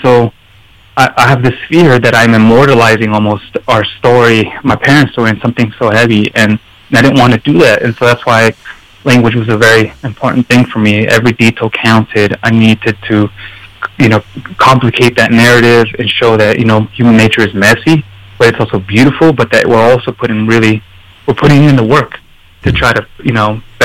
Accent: Yakima, Washington, United States; So I was born and raised in what I say, you know, Raymond Carver cowboy country, you know, in Yak

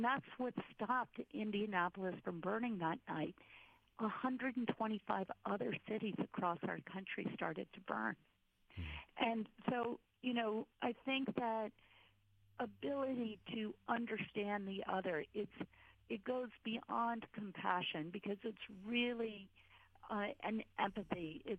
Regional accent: Dublin, Leinster, Ireland; But in the 1960s and 70s, when I was growing up in Dublin, you could almost taste the regret in having stayed put.

